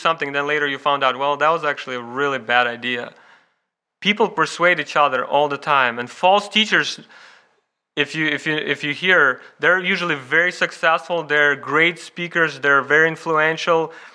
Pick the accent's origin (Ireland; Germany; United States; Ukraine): Ukraine; I remember as a child growing up in Ukraine and seeing my mom prepare bread